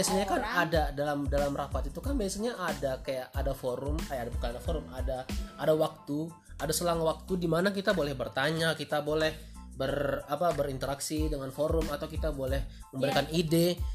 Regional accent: Ambon, Maluku, Indonesia; Aku orang Ambon, aku lama udah dari Kudus.

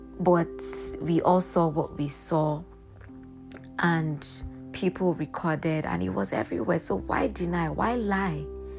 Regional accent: Nigeria; as a Nigerian youth, it is you seeing your fellow Nigerian youths right there fighting for a change.

